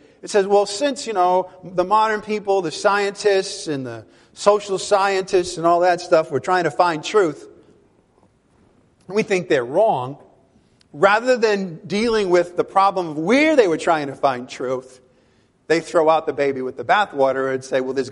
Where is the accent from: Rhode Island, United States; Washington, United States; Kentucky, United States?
Rhode Island, United States; Providence; I use myself. I says, well, you know, I'm from Providence, Rhode Island.